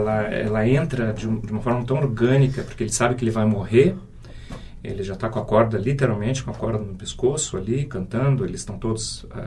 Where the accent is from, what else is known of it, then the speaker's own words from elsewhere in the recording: South Brazil, Brazil; eu sou do sul do Brasil e tal, eu sou o cowboy dos Pampas, né?